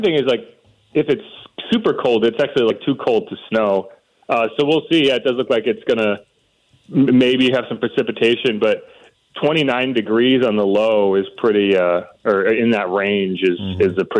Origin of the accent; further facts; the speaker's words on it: Connecticut, United States; also born or lived in South Carolina; I grew up in Connecticut, so